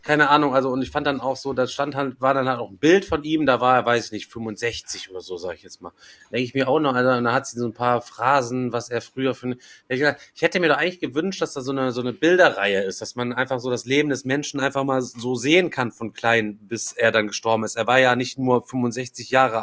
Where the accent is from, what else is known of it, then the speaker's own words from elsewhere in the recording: Orsbeck, North Rhine-Westphalia, Germany; ich bin in Orsbeck groß geworden